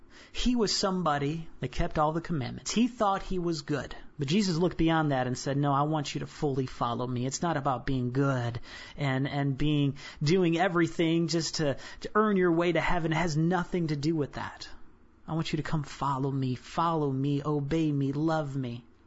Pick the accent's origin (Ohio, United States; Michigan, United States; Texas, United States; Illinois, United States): Illinois, United States; Chicago; I grew up in Chicago.